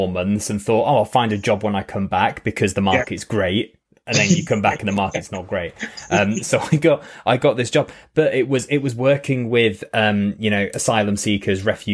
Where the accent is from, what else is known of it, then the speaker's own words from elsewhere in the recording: Sheffield, Yorkshire and the Humber, United Kingdom; So I grew up in Sheffield